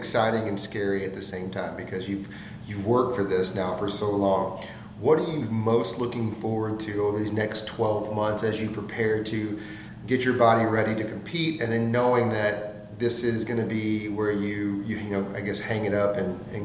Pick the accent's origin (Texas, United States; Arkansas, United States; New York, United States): Texas, United States; I'm from Texas, and so and I'm married an Aggie